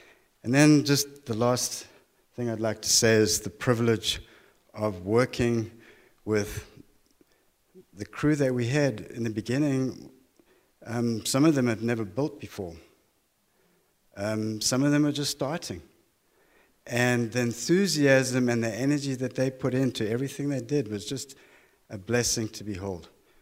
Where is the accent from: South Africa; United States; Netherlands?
South Africa; moved away; I come from South Africa, and I was in corporate management